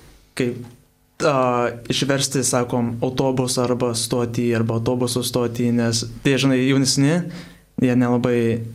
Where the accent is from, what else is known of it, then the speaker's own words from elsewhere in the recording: United States; also born or lived in Chicago; Nu, iš pradžių jie kažkurie, žinai, netikėjo, kad mes iš Amerikos